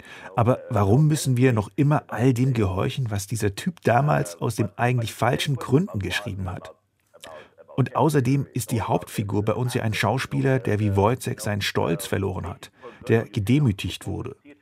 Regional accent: Iran; Ich komme ja aus dem Iran

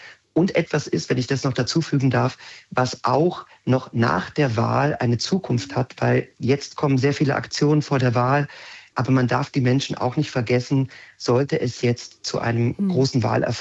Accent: Magdeburg, Saxony-Anhalt, Germany; Und dann habe ich plötzlich auf meine Heimatstadt zurückgeblickt und habe so gemerkt, wie sehr mir diese Stadt eigentlich ans Herz gewachsen ist

